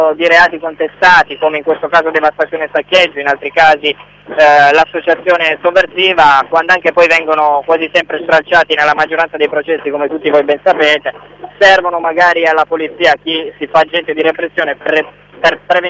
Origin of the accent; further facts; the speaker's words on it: Turin, Piedmont, Italy; quello che mi sembra di poter dire da torinese